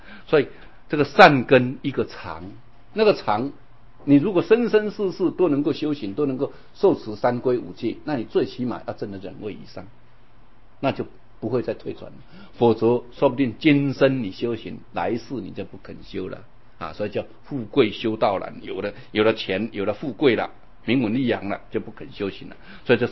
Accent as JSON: {"language": "Chinese", "country": "Taiwan", "said": "再过20年、几十年，我们台湾人口又是3000多万"}